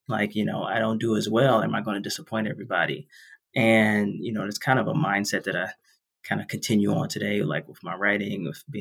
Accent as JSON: {"language": "English", "town": "Washington", "region": "District of Columbia", "country": "United States", "tie": "born or raised there", "said": "Yeah, so I grew up in Southeast DC, actually inside DC. Some people grew up around DC, but I was in DC."}